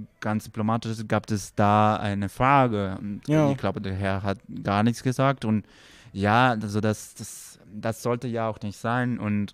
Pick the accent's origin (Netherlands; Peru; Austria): Peru; German is a second language; Ich komme aus Peru, nicht andauernd Deutsch